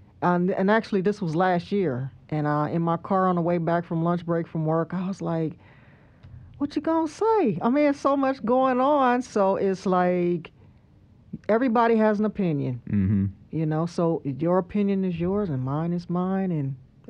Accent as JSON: {"language": "English", "town": "Cleveland", "region": "Ohio", "country": "United States", "tie": "born or raised there", "said": "Well, my journey has been, I was raised in Cleveland, Ohio, and my introduction to music was through my mother."}